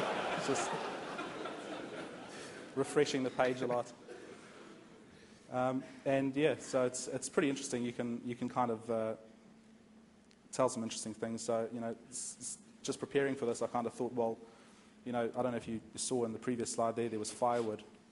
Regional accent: KwaZulu-Natal, South Africa; I come from the south coast in South Africa, and it's 32 degrees usually.

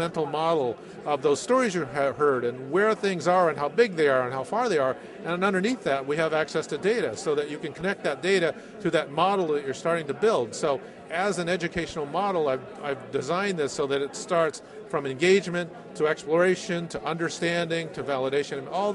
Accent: Los Angeles, California, United States; I grew up in Los Angeles where there was a lot of smog and a lot of city lights, and I never really saw the Milky Way until I was much older.

